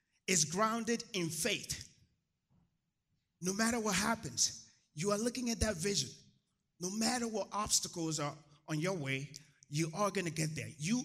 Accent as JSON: {"language": "English", "country": "Nigeria", "tie": "born there", "said": "I was born in Nigeria."}